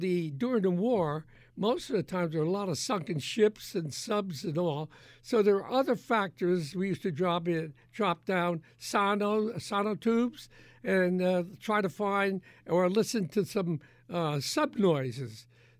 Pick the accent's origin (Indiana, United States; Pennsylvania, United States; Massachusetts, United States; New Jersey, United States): New Jersey, United States; Port Reading; And so I grew up basically in an area where there was mostly Italian people.